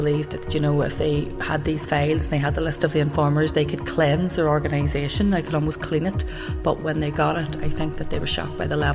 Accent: Belfast, Northern Ireland, United Kingdom; I'm a girl from West Belfast and I have 7 brothers and sisters. At one stage, 10 of us lived in that house.

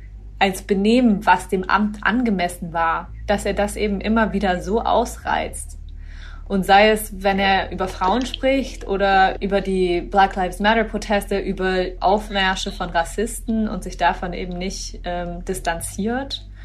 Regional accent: United States; Aber ich bin Amerikanerin. Ich bin Deutsch-Amerikanerin.

